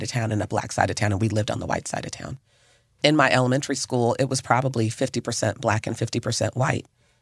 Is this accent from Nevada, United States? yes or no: yes; Las Vegas, Nevada, United States; I grew up in Las Vegas, and my dad raised me, and we were the only people in the neighborhood.